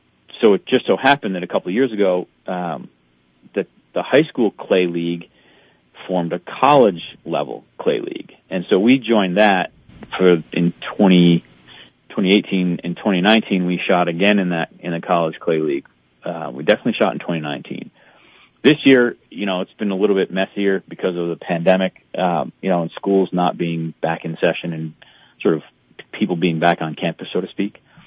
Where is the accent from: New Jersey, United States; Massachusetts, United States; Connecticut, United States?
Connecticut, United States; I came from Connecticut where, you know, where they don't necessarily have the same outlook on hunting and fishing and stuff like that.